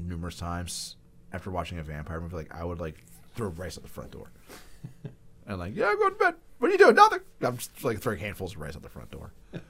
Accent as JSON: {"language": "English", "country": "United States", "tie": "born or raised there", "said": "Because growing up in America, I grew up seeing the Bela Lugosi stuff"}